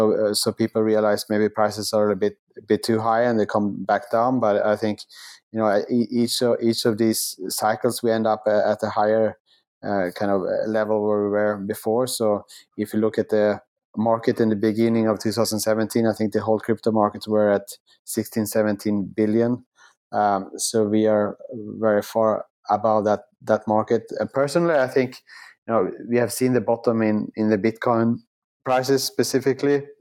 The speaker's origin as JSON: {"language": "English", "country": "Sweden", "also_born_or_lived": "New York / Singapore", "moved": "as an adult", "lives_now": "Melbourne, Australia", "said": "back in my home country of Sweden and in Asia."}